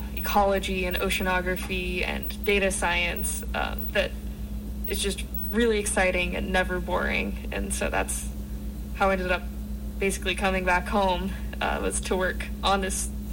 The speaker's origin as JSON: {"language": "English", "town": "Albany", "region": "Oregon", "country": "United States", "tie": "born or raised there", "said": "I'm actually from Albany, Oregon, grown up here."}